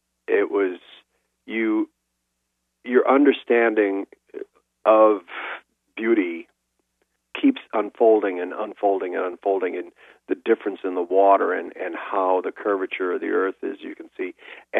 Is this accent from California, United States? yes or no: no; Illinois, United States; I grew up in the Chicago metropolitan area, relatively near the Fox River. We had a pond in our area.